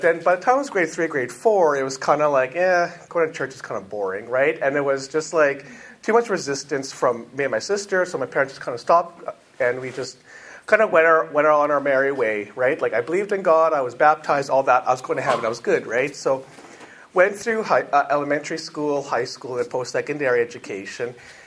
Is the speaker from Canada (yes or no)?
yes; Regina, Saskatchewan, Canada; I had no plans to leave the Catholic Church, because that's what I was raised in, right? And so I'm from Regina